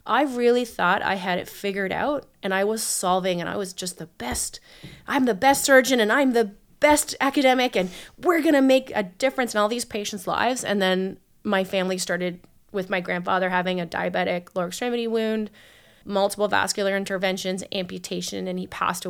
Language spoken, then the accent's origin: English; St. John's, Newfoundland and Labrador, Canada; I grew up in St. John's, mm-hmm. Went to school there and spent my time in undergrad and med school at Memorial, and then went on to Toronto to finish my plastic surgery residency